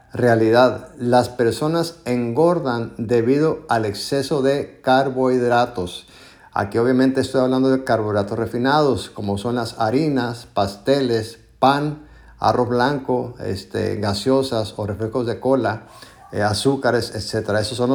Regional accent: Mexico; desde la ciudad de La Paz, Baja California Sur, donde yo vivo, en México. No sé en qué país estás, pero pues yo vivo en México, soy mexicano

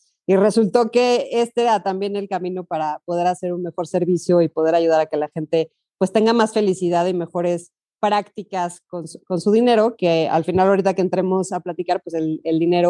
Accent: Mexico City, Mexico; soy de la Ciudad de México, aquí nací. Mis abuelos salieron huyendo de la Segunda Guerra Mundial y México los recibió, los acogió

